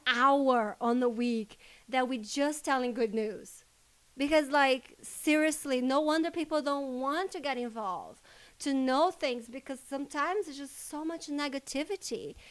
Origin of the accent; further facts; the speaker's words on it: Brazil; now in United States; I am from Brazil. You guys all know that. That is where I was born and where I was raised. I have lived in the U.S. though more than I have lived in Brazil. So I am an American citizen as well.